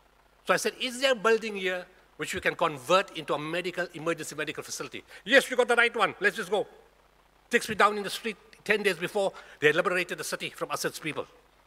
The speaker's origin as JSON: {"language": "English", "town": "Potchefstroom", "region": "North West", "country": "South Africa", "said": "You see, in the old days, I come from Potchefstroom again. In the old days in Potchefstroom, if somebody was naughty"}